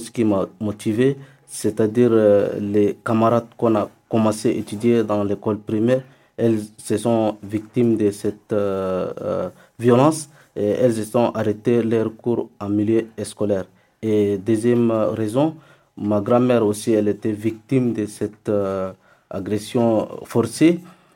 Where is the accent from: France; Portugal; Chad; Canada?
Chad; je suis tchadien